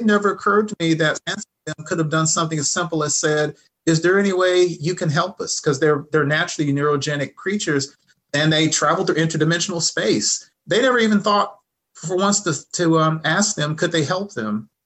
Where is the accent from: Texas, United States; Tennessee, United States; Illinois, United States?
Texas, United States; And I'm from Texas and I have, so bad, you know, I'm from Texas and I have a lot of friends and family back home in Texas